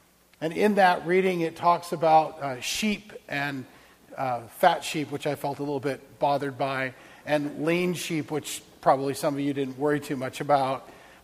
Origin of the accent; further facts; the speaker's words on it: Phoenix, Arizona, United States; I grew up in Phoenix. What do I know from goats?